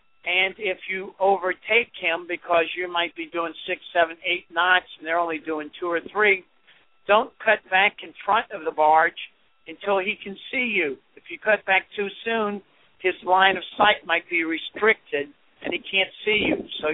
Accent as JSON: {"language": "English", "town": "New Orleans", "region": "Louisiana", "country": "United States", "said": "And I'm from New Orleans, so I can speak my mind."}